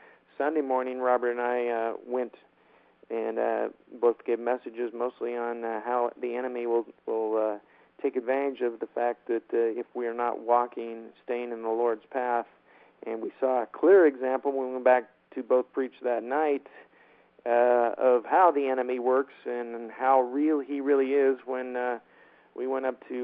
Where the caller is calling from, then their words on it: São Paulo, Brazil; We are calling in from Sao Paulo, Brazil. We're in a house up in the mountains that overlook Sao Paulo.